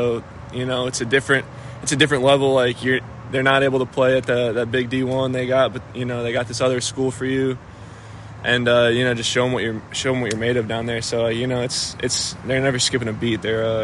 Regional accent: Iowa, United States; I've never been to the Field of Dreams, which is crazy because I'm from Iowa

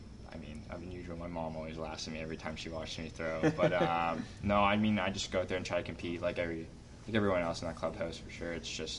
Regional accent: Toronto, Ontario, Canada; I grew up in Toronto, so it's not much different, but first time actually being in New York

